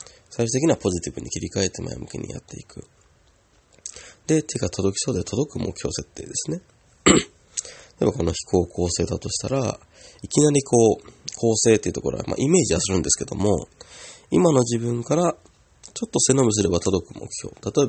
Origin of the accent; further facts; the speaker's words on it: Yamanashi, Japan; 地元の山梨の教育委員会の教育委員会で、学校の先生方に講演をする